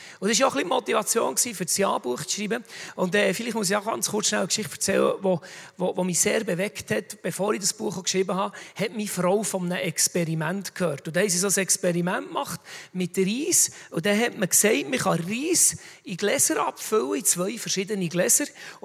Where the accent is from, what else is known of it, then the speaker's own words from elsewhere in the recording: Bern, Switzerland; Aber wir sind aus dem Emmental, wir haben den Käse mit den Löchern drin, der weltweit verkauft wird.